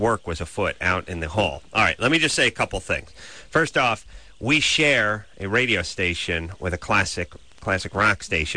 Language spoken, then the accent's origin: English; United States; I never was more angered as an artist and as an American and a patriot and a broadcaster